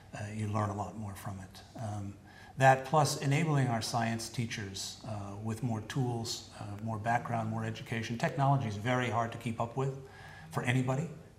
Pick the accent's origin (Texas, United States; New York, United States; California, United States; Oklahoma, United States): New York, United States; Brooklyn; I grew up in Brooklyn, New York, and I went to Rensselaer Polytechnic Institute, where I got a bachelor's and master's degree.